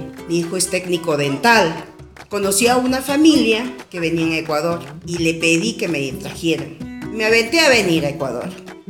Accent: Casire, Ayacucho, Peru; born there; Yo nací en Perú, en el departamento de Ayacucho, pueblito de Casire. Una gente bien pobre, un pueblito bien pobre que mis padres tuvieron que emigrar a Lima.

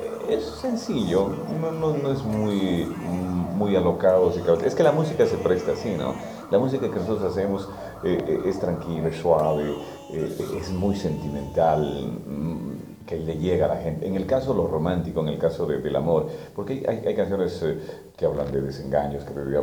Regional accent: Guantánamo, Cuba; una presentación en Guantánamo, en mi tierra, en nuestra tierra

